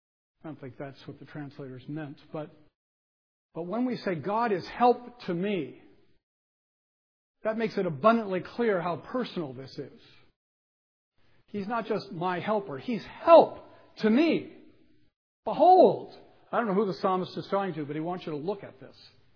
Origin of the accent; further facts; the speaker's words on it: England, United Kingdom; I'm English